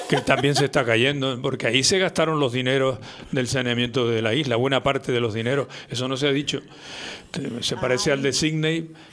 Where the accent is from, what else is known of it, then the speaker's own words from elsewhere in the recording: La Orotava, Canary Islands, Spain; porque yo soy de La Orotava